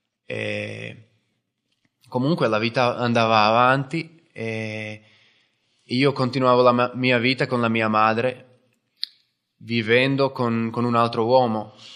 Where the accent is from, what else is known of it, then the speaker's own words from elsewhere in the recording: Slovakia; Italian is a second language; moved away; le persone che presentavano la comunità nella mia terra, in Slovacchia, da dove vengo